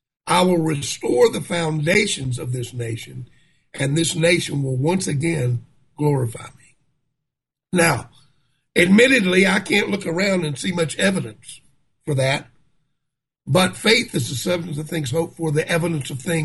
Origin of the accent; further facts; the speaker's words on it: New Orleans, Louisiana, United States; born there; By the way, I was born in New Orleans and I had a ministry.